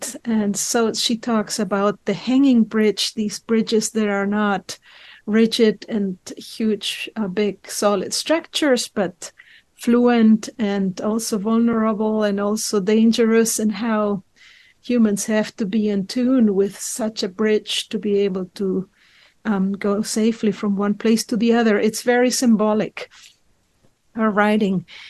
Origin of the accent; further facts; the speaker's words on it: Chile; I grew up in Chile during one of these Latin American dictatorships.